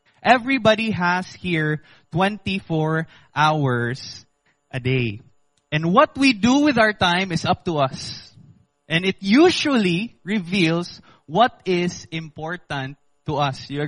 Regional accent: Philippines; first language Bisaya; I am half Filipino. No, I was born here, so I speak Bisaya fluently.

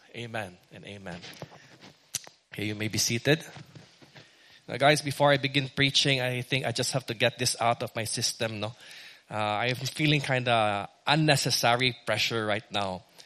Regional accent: Visayas, Philippines; first language Bisaya; English is a second language; Every now and then, I will be using my native tongue. So if you're seated next to a visitor who can't understand Bisaya

